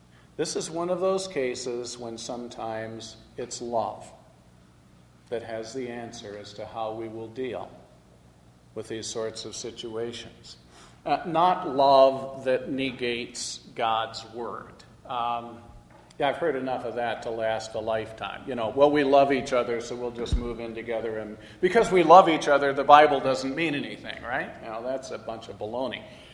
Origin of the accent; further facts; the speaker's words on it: West Coast, United States; Where I grew up on the West Coast, though, yoga's associated with transcendental meditation.